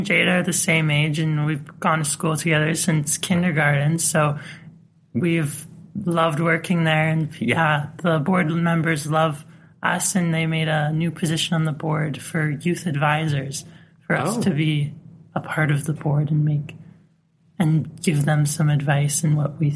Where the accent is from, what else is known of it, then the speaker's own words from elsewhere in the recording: Avonlea, Saskatchewan, Canada; I am from Avonlea, born and raised. My family's been there forever.